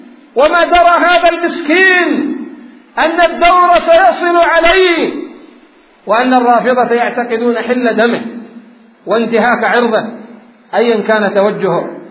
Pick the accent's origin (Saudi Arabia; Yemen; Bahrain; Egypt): Yemen; بلادنا اليمن